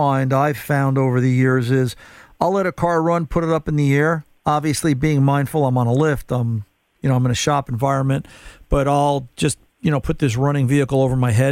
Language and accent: English; New Jersey, United States; I'm from Jersey. It's lunchtime.